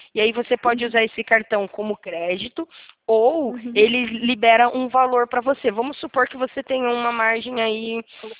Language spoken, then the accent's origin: Portuguese; Rio Claro, São Paulo, Brazil; Eu também sou do Rio, mas eu sou de Rio Claro.